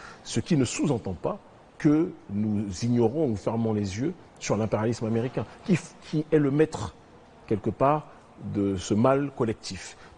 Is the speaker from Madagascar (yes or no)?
no; France; born there; Je suis né en France de manière législative et légale. J'ai la nationalité